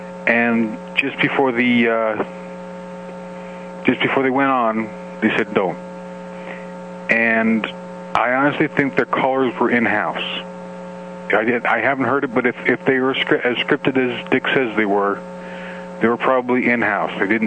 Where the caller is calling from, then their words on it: Wyoming, United States; from Wyoming.